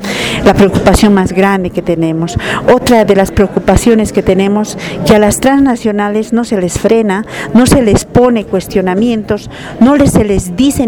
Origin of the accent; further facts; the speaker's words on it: Bolivia; esa es una preocupación grande como bolivianos en acá en nuestro p